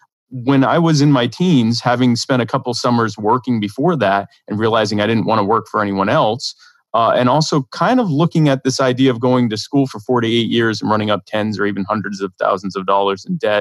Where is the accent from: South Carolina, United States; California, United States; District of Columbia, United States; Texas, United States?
South Carolina, United States; Myrtle Beach; So I am from the Myrtle Beach area, and I started a web design company back in my teens in 1999